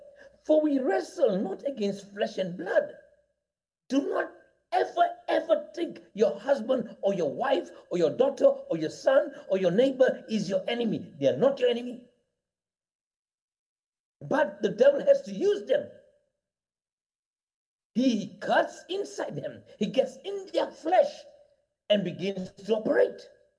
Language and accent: English; Tanga, Tanga Region, Tanzania; wherever he was staying in where I come from Tanga